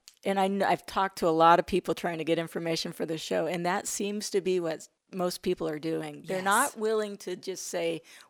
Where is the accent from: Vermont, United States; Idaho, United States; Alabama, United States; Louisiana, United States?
Idaho, United States; Yeah, I mean, we're fine. We're from Idaho.